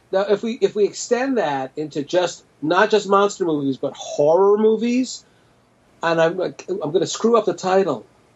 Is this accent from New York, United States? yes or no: yes; New York, United States; I was a kid growing up in New York